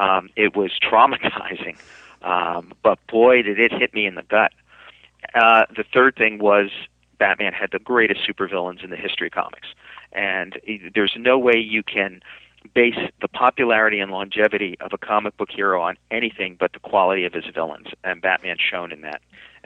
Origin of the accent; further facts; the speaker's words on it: New Jersey, United States; That's quite all right. I'm from New Jersey. I have people who take care of this.